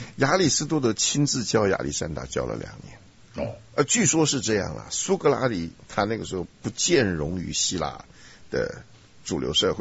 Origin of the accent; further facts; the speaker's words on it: China; 你晓不晓我们现在常常我们中国人常常会讲说七十士一本是什么意思？